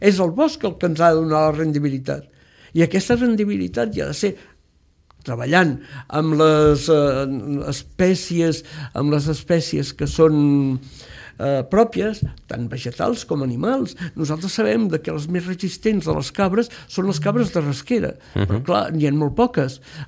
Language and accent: Catalan; Santa Margarida i els Monjos, Catalonia, Spain; De Santa Margarida i els Monjos.